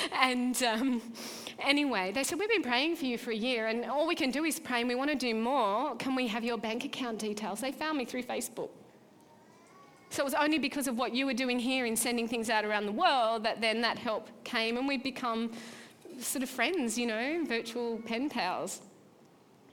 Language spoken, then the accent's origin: English; Nelson Bay, New South Wales, Australia; a girl I grew up with in Nelson Bay.